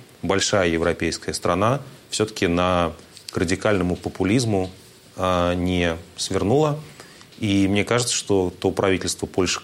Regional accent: Siberia, Russia; moved away as an adult; а я сибиряк, который приехал в страны Балтии работать

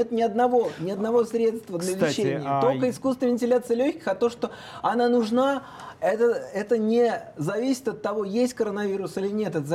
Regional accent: Oryol, Oryol Oblast, Russia; Я сам из Орла и вижу, насколько вот в регионах вокруг Москвы, правда, очень тяжело.

